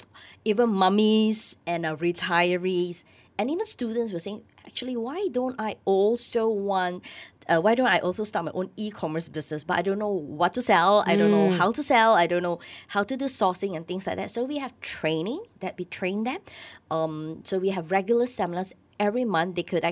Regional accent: Malaysia; I can't read Chinese, so I'm like a Malaysian banana, as we normally say.

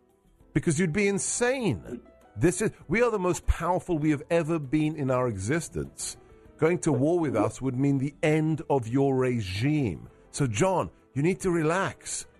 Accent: United Kingdom; My engineer, I'm British. I have an accent, as in Giza in Egypt.

